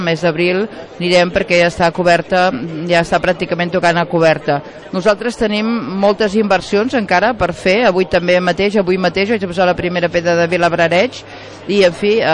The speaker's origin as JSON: {"language": "Catalan", "town": "Sant Gregori", "region": "Catalonia", "country": "Spain", "said": "Les Planes, jo saben que sóc de Sant Gregori, de forma part dels meus paisatges totalment, i de casa meva"}